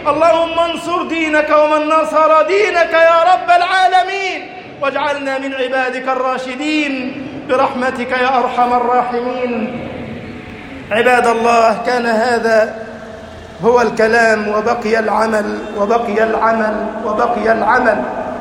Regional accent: Egypt; اللهم اجعل بلدنا مصر أمناً أماناً

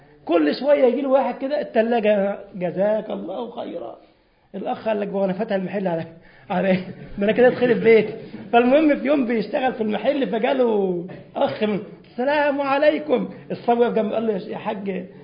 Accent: Egypt; تسمى المبردة حسمات الثلاجة عندنا في مصر، الثلاجات والغسالات

